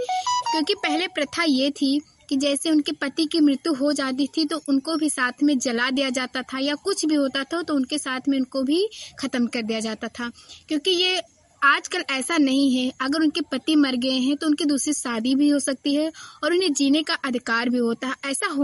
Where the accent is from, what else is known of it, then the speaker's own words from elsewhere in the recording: Rewa, Madhya Pradesh, India; मेरा गांव रीवा में है।